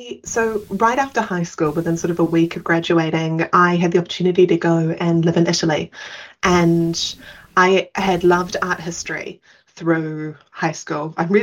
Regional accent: Auckland, New Zealand; I grew up in Auckland, so sort of in the border between Mount Roskill and Three Kings, and that's part of Auckland, a really vibrant multicultural community.

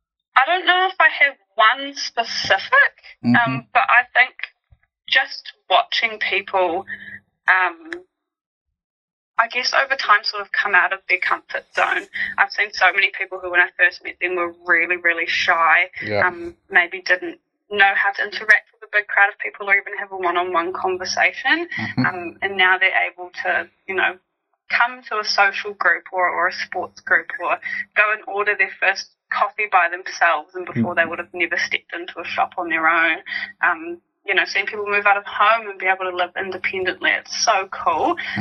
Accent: Wellington, New Zealand; now in Christchurch, New Zealand; I'm originally from Wellington. Mm-hmm. Born and bred there, did my my high school, went to uni there, and then I came to Christchurch about 3 years ago now

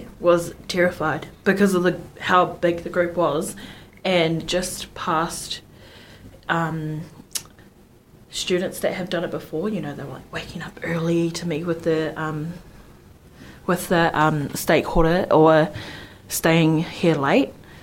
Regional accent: Pukekohe, Auckland, New Zealand; I grew up in Pukekohe, which is in South Auckland, well, south of South Auckland back then.

